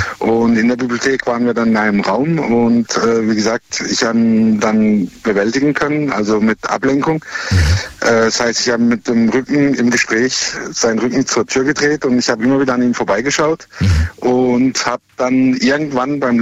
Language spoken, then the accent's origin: German; Germany; born there; Ich bin ein getürkter Deutscher. Ich bin in Deutschland geboren und bin Deutscher mit türkischem Blut, ja.